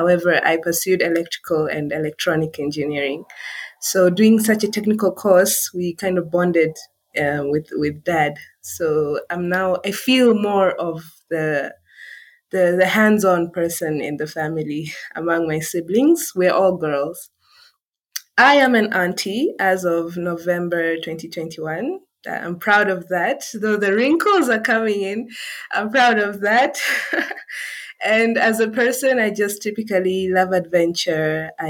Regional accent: Botswana; also born or lived in Nairobi, Kenya; I was born in Nairobi, however, raised in Botswana in Southern Africa.

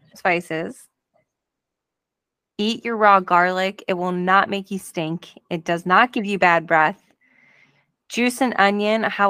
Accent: Ireland; Well, I'm Irish, so I need to eat potatoes.

